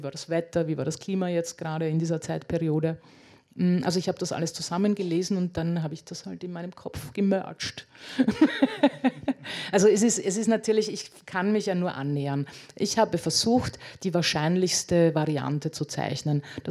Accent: Czechia; Der sollte aus Tschechien stammen, aus einer Klippe in der Nähe meiner Heimat.

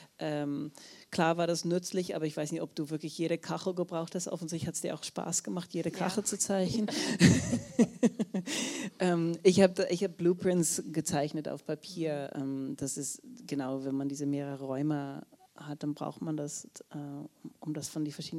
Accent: Netherlands; Also ich komme aus den Niederlanden, das war ein unerwartetes.

